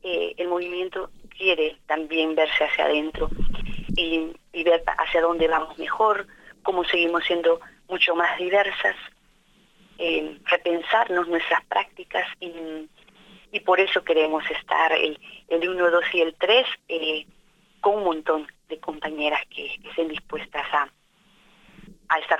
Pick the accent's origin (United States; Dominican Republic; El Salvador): El Salvador; moved away; me emigré hace muchos años de El Salvador